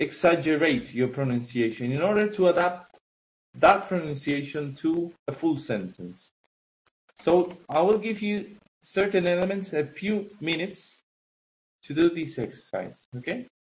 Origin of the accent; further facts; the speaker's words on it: Los Realejos, Canary Islands, Spain; Soy del norte, soy de Realejo. Yo soy de Realejo